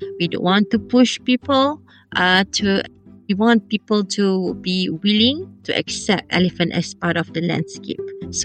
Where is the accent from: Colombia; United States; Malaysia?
Malaysia; Peninsular Malaysia; moved away as an adult; now in Borneo, Malaysia; because I'm not originally from Borneo. I'm from Peninsula Malaysia. Basically, okay. I have to cross the South China Sea to live here.